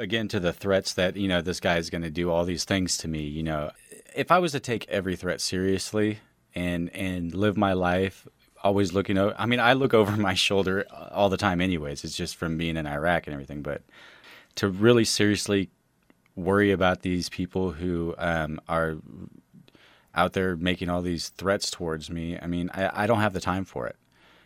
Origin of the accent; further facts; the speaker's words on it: California, United States; You know, one of my friends who I grew up with here in California, up in the Bay Area, is on my Facebook